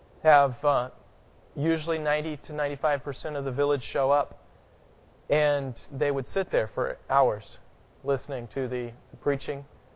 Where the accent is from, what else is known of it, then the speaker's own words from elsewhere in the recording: the South, United States; as a Southerner, growing up and hearing Southern English, it's a lot closer to what we speak than proper English anyway.